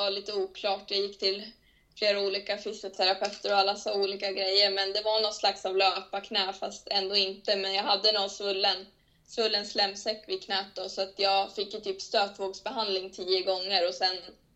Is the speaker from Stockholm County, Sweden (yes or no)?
no; Västerås, Västmanland County, Sweden; Och det gick ju hemma i Västerås. Så det var ju också nära och bra då, för då var jag hemma hos familjen då.